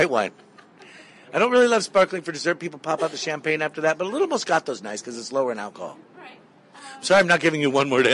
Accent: Washington, United States; I grew up in Washington State

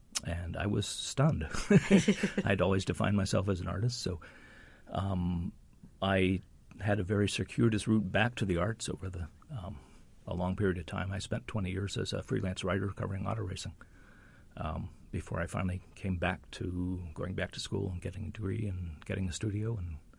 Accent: Pittsburgh, Pennsylvania, United States; And I grew up in Pittsburgh.

